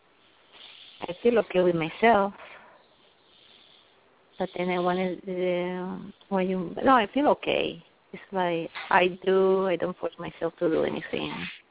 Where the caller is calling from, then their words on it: New York, United States; In New York.